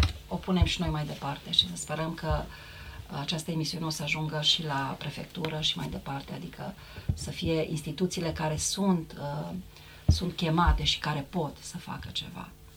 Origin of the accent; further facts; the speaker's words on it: Romania; Deci haideți să luăm atitudine ca români.